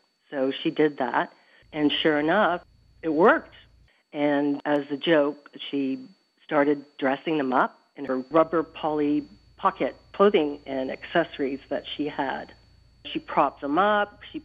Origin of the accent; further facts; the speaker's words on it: West Palm Beach, Florida, United States; We're from West Palm Beach.